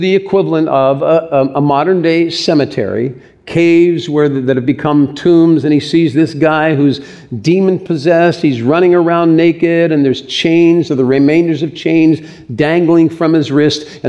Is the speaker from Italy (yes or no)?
no; Ireland; It's a name of a beautiful river in Ireland, and I'm Irish.